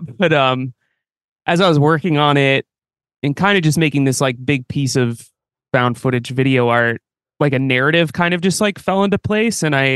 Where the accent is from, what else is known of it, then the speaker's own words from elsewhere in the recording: Midwest, United States; my life and growing up in the Midwest and coming out as trans and comedy